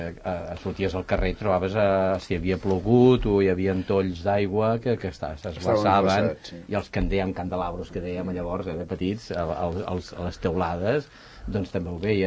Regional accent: Pons, Catalonia, Spain; jo vinc de terres molt fredes. Bé, a Lleida, a Pons, soc de Pons

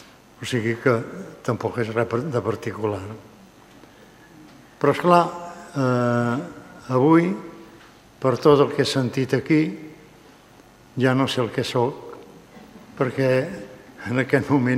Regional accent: Sant Cugat, Catalonia, Spain; sempre he tingut aquesta consciència que sóc un pagès de Sant Cugat.

